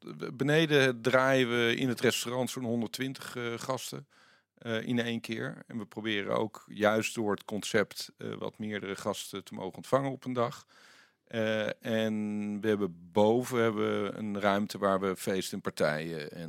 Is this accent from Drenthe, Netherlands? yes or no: no; Amsterdam, North Holland, Netherlands; Want als Amsterdammer ga je niet naar een beursrestaurant.